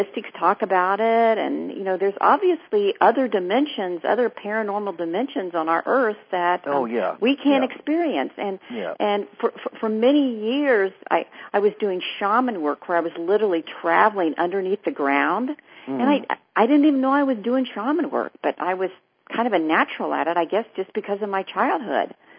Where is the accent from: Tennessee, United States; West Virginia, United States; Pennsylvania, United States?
West Virginia, United States; Clarksburg; And I remember as a little girl, I grew up in this, in a small town in West Virginia named Clarksburg